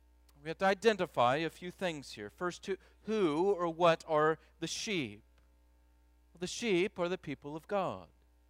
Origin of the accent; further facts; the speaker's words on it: Illinois, United States; You see a lot of cows in the Midwest. I grew up in Illinois. It's corn and cows and corn.